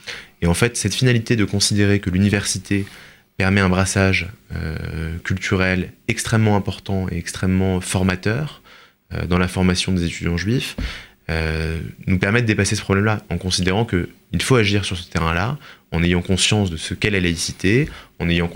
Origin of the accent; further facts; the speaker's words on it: France; Et donc ça interroge aussi notre responsabilité en tant que juifs et en tant que français, 50 ans après la Shoah